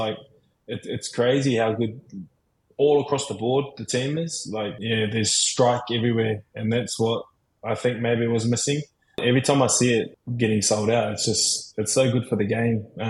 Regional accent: New Zealand; but my family's all Kiwi, so we're all from New Zealand.

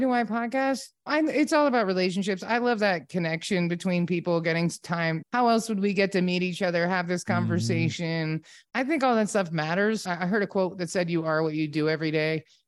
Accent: Virginia, United States; I grew up in Virginia, nowhere near any surfing.

